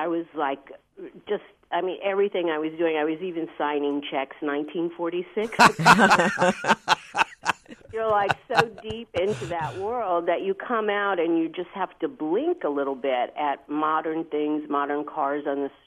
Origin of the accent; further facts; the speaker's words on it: Midwest, United States; moved away as an adult; now in Mississippi, United States; I grew up in the civil rights era, and I grew up in the Middle West, but I had an idea of what Mississippi was.